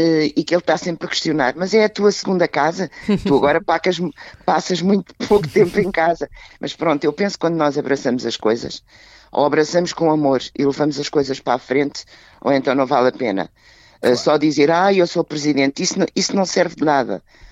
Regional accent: Lisbon, Portugal; Eu sou freguesa da freguesia de Campo de Ourique, onde nasci e vivo.

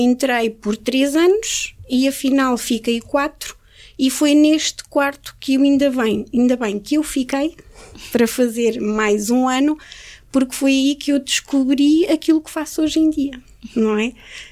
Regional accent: Aveiro, Portugal; a minha incidência sempre foi Coimbra, porque eu sou de Aveiro

